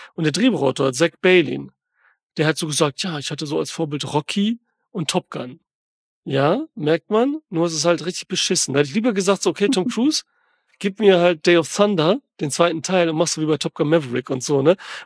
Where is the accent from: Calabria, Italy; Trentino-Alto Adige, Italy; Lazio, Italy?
Calabria, Italy; Tropea; Manchmal ist die Yacht ist immer hier vor Tropea, wo ich der Urlaub mache, wo ich herkomme.